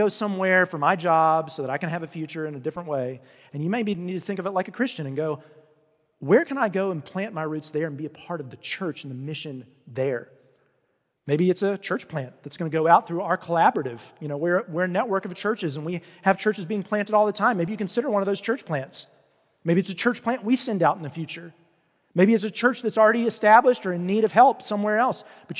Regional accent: Roanoke, Virginia, United States; I'm from Roanoke, and I grew up here, and I want to see the culture of Roanoke change.

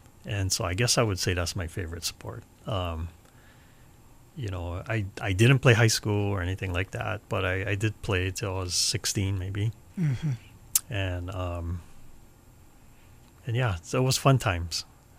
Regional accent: Hilo, Hawaii, United States; I grew up actually on the Big Island, Hilo. I grew up in Hilo, born and raised there. I'm a graduate of Hilo High School.

